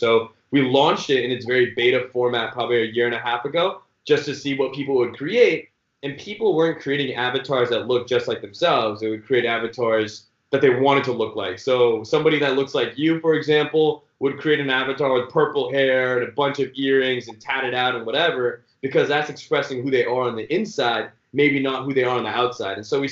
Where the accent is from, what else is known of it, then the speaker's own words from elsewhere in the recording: California, United States; I mean, when you're born and raised in the Bay, like, I mean, you learn how to speak and then you learn how to code, right?